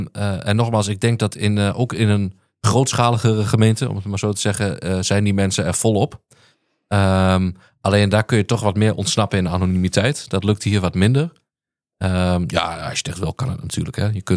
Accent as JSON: {"language": "Dutch", "region": "Overijssel", "country": "Netherlands", "tie": "born or raised there", "said": "ik ben in Twente geboren en opgegroeid."}